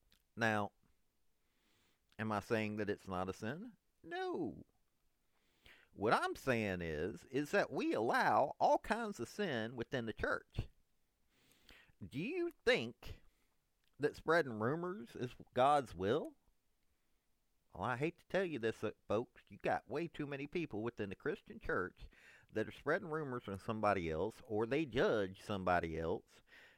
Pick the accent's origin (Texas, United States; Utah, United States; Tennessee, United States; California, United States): Tennessee, United States; Growing up in East Tennessee, there were families that squabbled with each other.